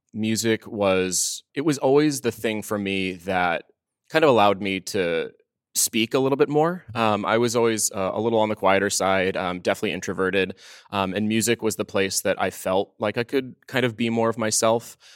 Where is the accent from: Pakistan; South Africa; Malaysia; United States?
United States; New England; I'm from New England originally.